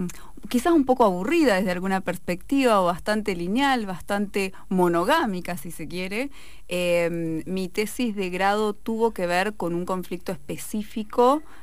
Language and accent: Spanish; Neuquén, Argentina; yo me siento tan profundamente neuquina que, porque yo nací acá ya, ¿no? Mi familia emigró, pero yo nací aquí.